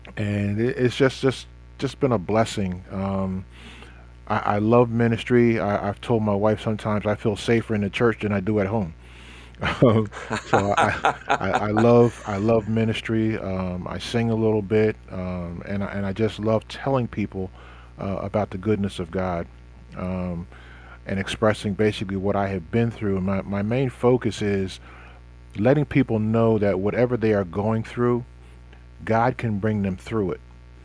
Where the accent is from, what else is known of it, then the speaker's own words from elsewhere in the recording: Cheltenham, Pennsylvania, United States; also born or lived in Levittown; Growing up, I grew up in Cheltenham. I went to the Cheltenham School District. But I graduated from the Chamonix area. I moved out there to Levittown